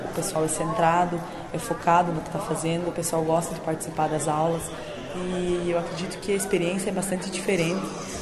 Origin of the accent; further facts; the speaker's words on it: Rio Grande do Sul, Brazil; now in Porto, Portugal; sou do Brasil, especificamente do Rio Grande do Sul, e estou aqui em Porto, em Portugal, realizando o meu intercâmbio de 6 meses